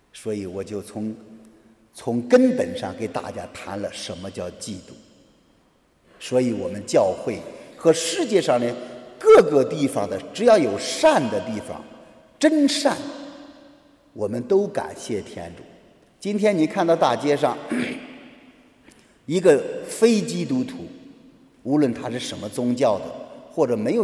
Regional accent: China; 我们中国人有一句话说，非我族类，其心必异

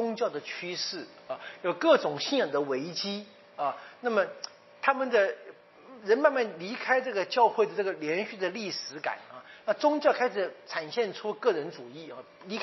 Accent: Taiwan; 但是我觉得对我们台湾人而言应该不太困难啊。

